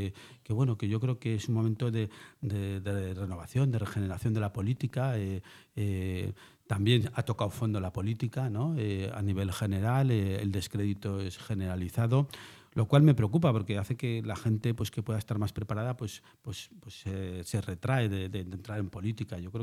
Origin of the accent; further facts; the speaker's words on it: Zaragoza, Aragon, Spain; soy un zaragozano que he nacido aquí, que he vivido toda la vida en Zaragoza, que bueno, pues que se siente muy aragonés